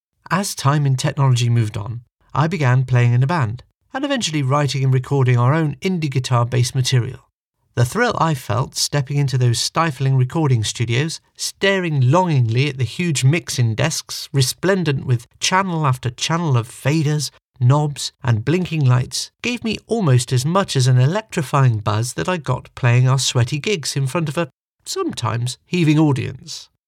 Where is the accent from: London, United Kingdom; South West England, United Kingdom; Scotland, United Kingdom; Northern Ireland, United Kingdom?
South West England, United Kingdom; Bristol; accent: Bristolian; I was told, believe it or not, that my Bristolian accent was holding me back. It was different times then, my babber.